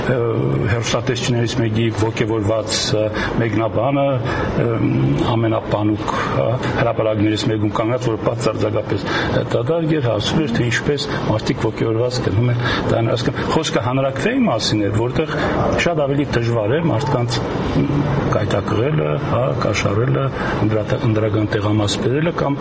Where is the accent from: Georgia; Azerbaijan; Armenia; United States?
Armenia; Gyumri, Shirak; ես որպես գյումրեցի գիտեմ